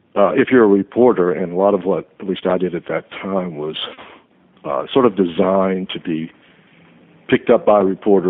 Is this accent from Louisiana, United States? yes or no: yes; Louisiana, United States; because there is such a long and deep otherness, sort of, about being a Cajun. People are conscious of that, and they're willing to walk away from solutions that others might not, just because we're different down here